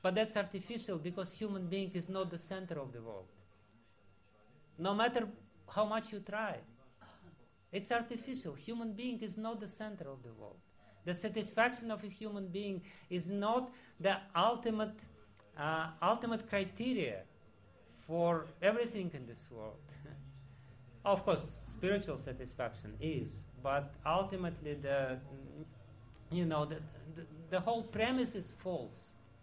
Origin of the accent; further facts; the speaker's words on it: Russia; You know, I'm coming from Russia.